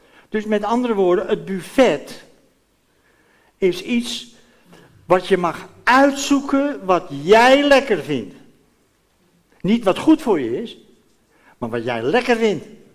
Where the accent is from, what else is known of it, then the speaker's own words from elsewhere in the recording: Amsterdam, North Holland, Netherlands; ik denk altijd als ik op 4 mei zit als Amsterdammer